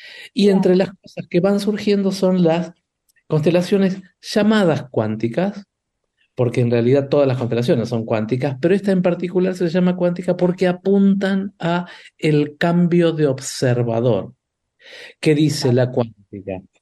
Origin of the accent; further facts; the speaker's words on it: Argentina; pasa a nosotros argentinos